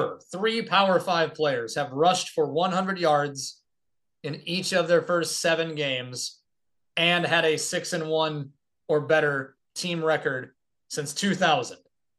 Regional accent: Quad Cities, United States; I'm from the Quad Cities.

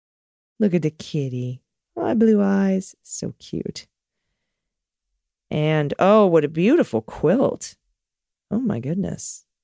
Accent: New Jersey, United States; I grew up in New Jersey, but I now live in Massachusetts.

